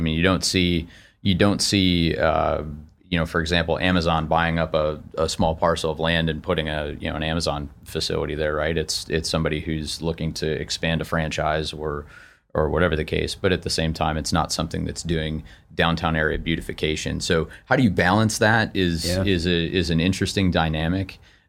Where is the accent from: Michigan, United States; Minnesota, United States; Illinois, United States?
Illinois, United States; Chicago; moved away as an adult; now in Florida, United States; And for folks, I've only been in Florida since 2019. A little background, I'm from Chicago. It's a great place to be from, not a great place to live.